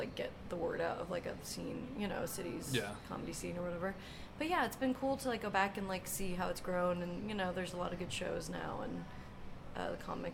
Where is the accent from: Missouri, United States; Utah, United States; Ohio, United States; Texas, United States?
Utah, United States; Salt Lake City; also born or lived in Palm Springs; now in Los Angeles, United States; Yeah, I grew up, I was born in Palm Springs in California, but I grew up in Salt Lake from like second grade, so I call it, I mean, it's home to me, you know.